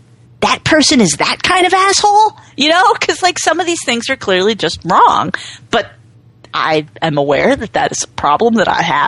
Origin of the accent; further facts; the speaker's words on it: New England, United States; but I'm from New England, so I don't even.